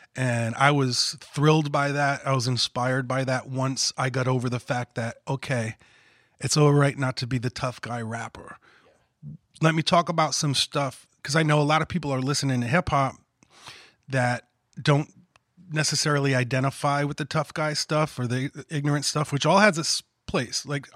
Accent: Rhode Island, United States; I am from Rhode Island. I experienced Rhode Island. Rhode Island is in my music.

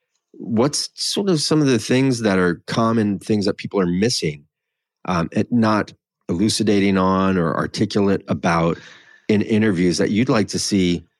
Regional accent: New England, United States; You know, I'm from New England. We say Ganza up there, not Ganza.

